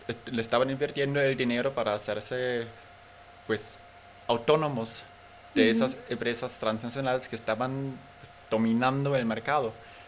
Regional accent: Germany; me gustaría agregar un ejemplo de mi tierra natal, Alemania

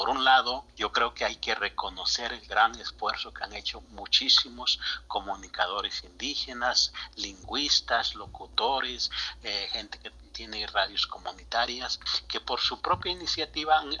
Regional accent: Juxtlahuaca, Oaxaca, Mexico; hubo en mi tierra misma, en el municipio de Juxtlahuaca

